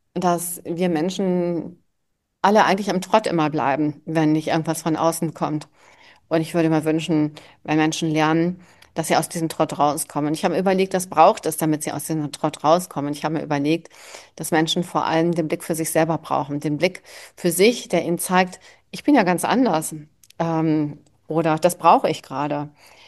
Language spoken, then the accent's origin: German; Germany; Ich bin hochemotional und das trägt und leitet mich auch als Rheinländerin